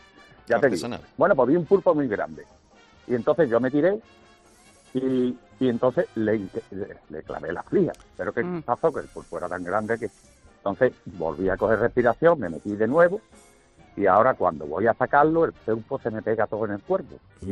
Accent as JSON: {"language": "Spanish", "town": "Algeciras", "region": "Andalusia", "country": "Spain", "tie": "born or raised there", "said": "esto nada más somos los de la Quinta de la Herrera, uh-huh, en Algeciras, pues antiguamente, pues con 13 años no tenía otro entretenimiento en verano"}